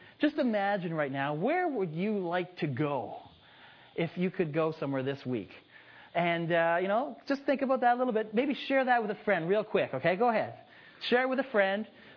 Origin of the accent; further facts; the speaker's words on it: Ontario, Canada; now in Abbotsford, Canada; I grew up in Ontario. Then in 92 came out to Abbotsford and lived in Abbotsford for 14 years with my family. And we're kind of on a journey right now because we're actually moving to Surrey to plant a church there